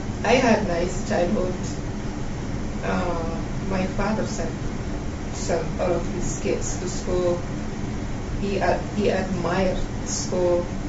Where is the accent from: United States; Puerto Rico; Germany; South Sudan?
South Sudan; Yambio, Western Equatoria; born there; I was born in Sudan, South Sudan. The city was named Yambio.